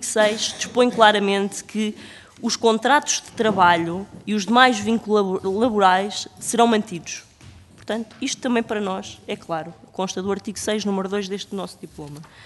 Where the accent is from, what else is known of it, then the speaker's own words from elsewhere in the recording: Guarda, Portugal; eu sou do Distrito da Guarda, eu não conheço nenhuma junta de freguesia que tenha diretor de secretaria no meu distrito